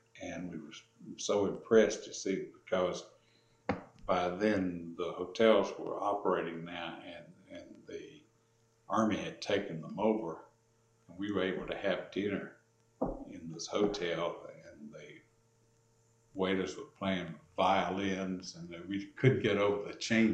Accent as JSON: {"language": "English", "region": "South Carolina", "country": "United States", "said": "And since I was from South Carolina, I knew who he was, and he knew who I was."}